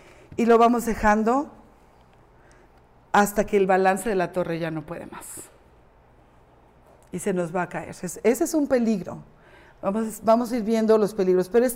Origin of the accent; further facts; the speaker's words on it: Mexico City, Mexico; now in United States; yo no me quería salir de mi país. Yo amo México, hasta la fecha, obviamente, pero ya soy gringa